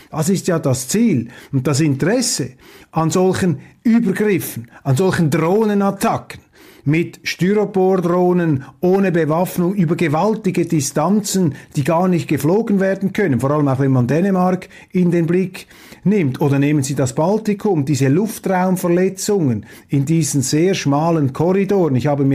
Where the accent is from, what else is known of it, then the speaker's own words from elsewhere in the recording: Switzerland; Ich kann Ihnen sagen, als Schweizer, ich habe das AfD-Parteiprogramm studiert